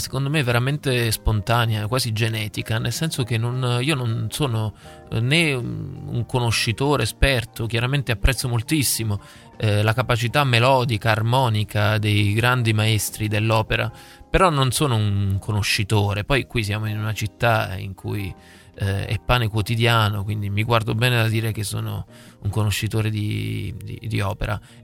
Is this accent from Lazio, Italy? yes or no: no; Salerno, Campania, Italy; io in realtà sono salernitano, ho origini miste salernitano-lucane